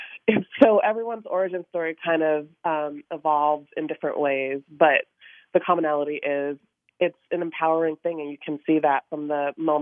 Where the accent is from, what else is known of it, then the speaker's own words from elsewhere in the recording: Jamaica, New York, United States; I grew up surrounded by Black people because I grew up in Jamaica, New York.